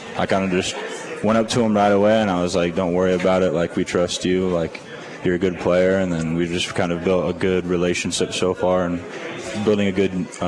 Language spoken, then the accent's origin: English; Van Meter, Iowa, United States; Just reminded me of my hometown down in Van Meter, just a small little town.